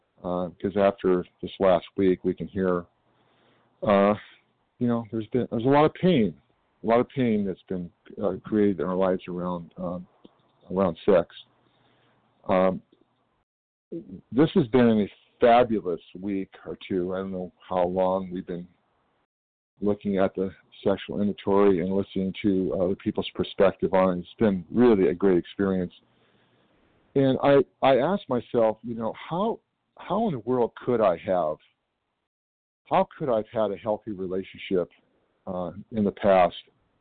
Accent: California, United States; Good morning. I'm from California

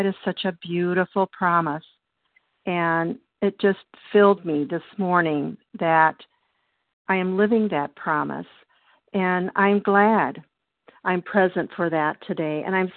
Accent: Illinois, United States; spelled with an I, J. I'm from Illinois

